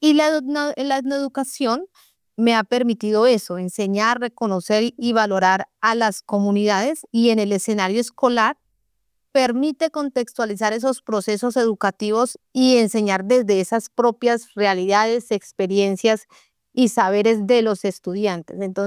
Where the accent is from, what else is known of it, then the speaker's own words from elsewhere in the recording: Puerto Asís, Putumayo, Colombia; Yo soy de Puerto Asís, Putumayo. Soy de origen campesino. Soy una mujer